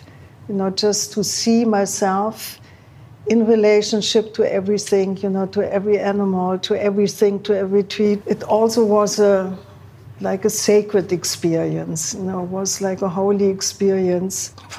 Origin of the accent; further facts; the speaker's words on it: Germany; because growing up in Germany, learning from, like hearing from the older generation, you know, drugs will kill you.